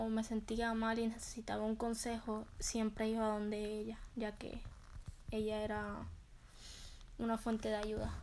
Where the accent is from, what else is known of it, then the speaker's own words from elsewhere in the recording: Fajardo, Puerto Rico; now in United States; Vengo de Fajardo, Puerto Rico, y no me agradó la idea de venir. No fue bastante fácil el venir aquí. Pero me gusta como aquí. Lo único que extraño a las personas que dejé ahí en Puerto Rico.